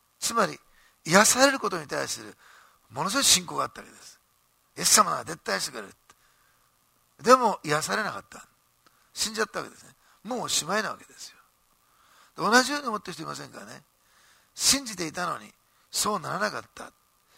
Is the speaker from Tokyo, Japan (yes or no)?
no; Osaka, Japan; born there; で、私は大阪生まれで